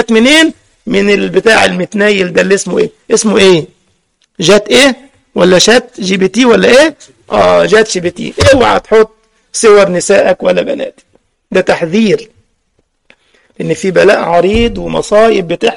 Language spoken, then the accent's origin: Arabic; Algeria; طالبات العلم عندنا في الجزائر